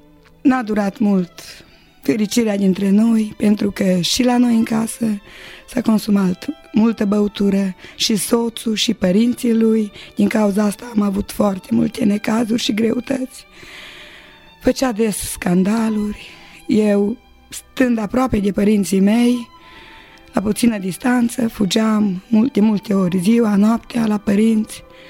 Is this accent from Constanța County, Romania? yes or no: no; Bicaz, Neamț County, Romania; sunt din Bicaz, am 46 de ani și m-am născut într-o familie de ortodoxi.